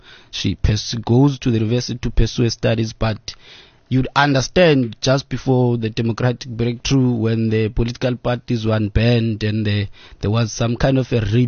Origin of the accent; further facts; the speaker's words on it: Bizana, Eastern Cape, South Africa; Yes, I'm from Bizana, where O.R. Tambo was born, where Winnie Madikizela Mandela was born also.